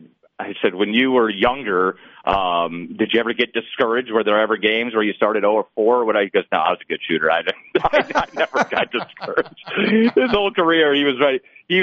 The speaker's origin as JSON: {"language": "English", "town": "Cleveland", "region": "Ohio", "country": "United States", "said": "And I'm from Cleveland, so heading into the series, I saw all the angst and all of the nervousness about Donovan Mitchell's future"}